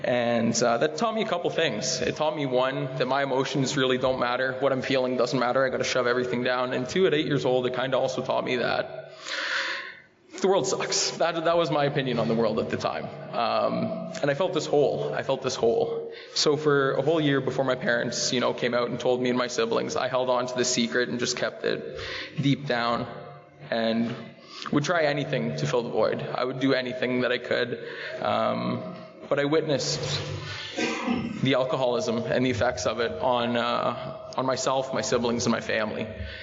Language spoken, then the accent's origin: English; Etobicoke, Ontario, Canada; born there; I was born in Etobicoke as well, middle-class family, three siblings, you know, nothing too crazy.